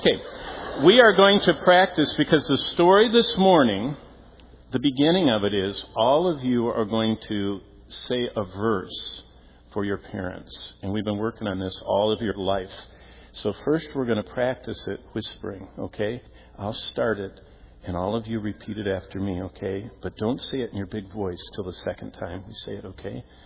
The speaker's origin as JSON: {"language": "English", "region": "Michigan", "country": "United States", "tie": "born or raised there", "said": "I grew up here in Michigan, and before the casinos, they had Sunday school teachers that bribed the kids."}